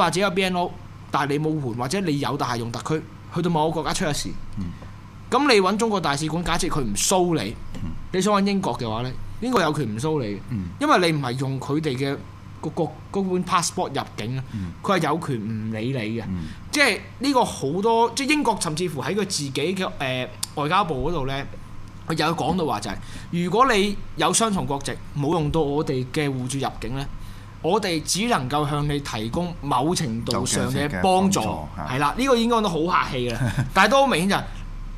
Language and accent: Cantonese; Myanmar; 咁我話土生土長喺緬甸